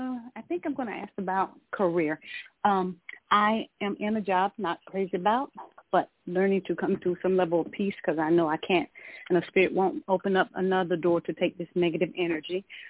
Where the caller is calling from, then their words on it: Georgia, United States; I'm calling from Georgia.